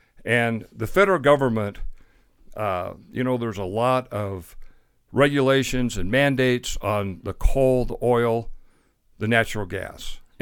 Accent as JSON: {"language": "English", "town": "Gillette", "region": "Wyoming", "country": "United States", "tie": "born or raised there", "said": "Okay. Well, I grew up in Gillette. I was born in Gillette, and my grandfather and great-grandfathers, they homesteaded south of town, so we lived on a ranch."}